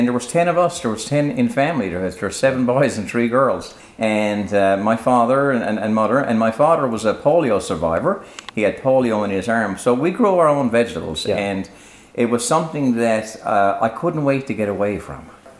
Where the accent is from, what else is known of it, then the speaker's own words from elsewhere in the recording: Renews, Newfoundland and Labrador, Canada; I'm originally from Renews. Right now we're here in Fairyland, which I've been living here for the past 38 years.